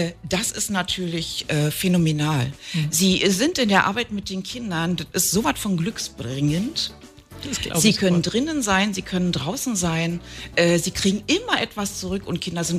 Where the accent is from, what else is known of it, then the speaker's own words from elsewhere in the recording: Thuringia, Germany; now in Brandenburg, Germany; ich komme ja aus Thüringen, bin dort geboren und bin ganz oft umgezogen und bin irgendwann im Brandenburger Raum gelandet.